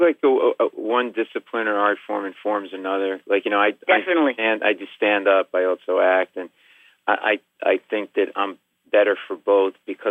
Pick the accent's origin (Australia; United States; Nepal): United States; Rhode Island; I'm a Catholic boy. I'm from Rhode Island. I'm Italian.